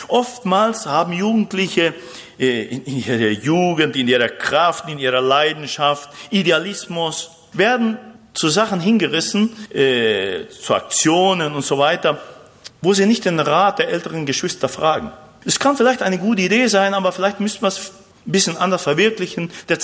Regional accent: Argentina; German is a second language; Also bei uns in Argentinien gibt es immer oft Streik und dann streiken die Busse, dann streiken die Züge und es gibt immer jemand, der streikt.

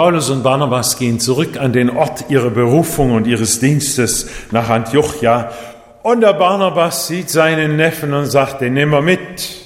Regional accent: Japan; wir waren eine Missionarsfamilie, ich bin in Japan geboren und aufgewachsen

